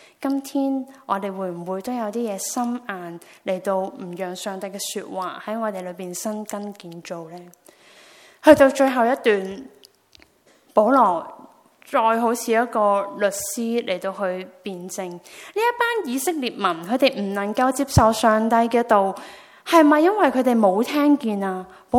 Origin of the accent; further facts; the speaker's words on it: Hong Kong; 尤其是我们华人或者我们香港人，自小被灌输一样东西